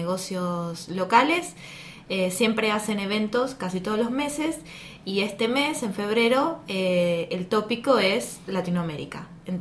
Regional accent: Mar del Plata, Buenos Aires Province, Argentina; Yo soy de Mar del Plata

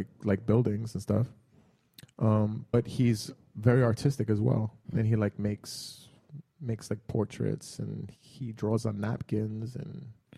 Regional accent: New York City, New York, United States; I grew up in Queens, but I really just say New York.

